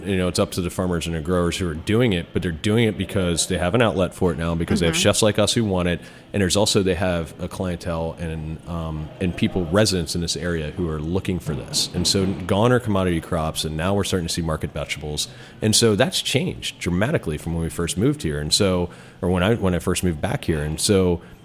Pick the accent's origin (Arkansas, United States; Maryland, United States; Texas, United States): Maryland, United States; also born or lived in New York; both Michael and I, we grew up in around Chesapeake region. We're uh-huh. from here.